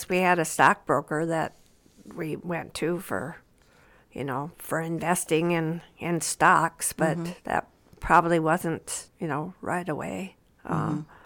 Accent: Minnesota, United States; Well, I was out of state because I was from Minnesota and going to college in South Dakota.

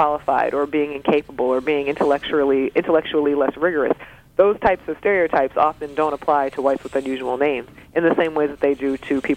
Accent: Georgia, United States; I moved here from Georgia. One of the senators in my home state until he retired was Saxby Chambliss.

